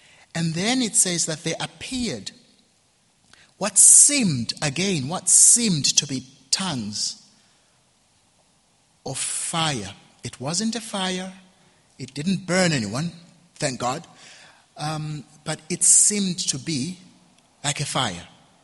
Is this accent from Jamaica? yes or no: no; Uganda; accent: Ugandan; Sorry, my Ugandan accent is kicking in.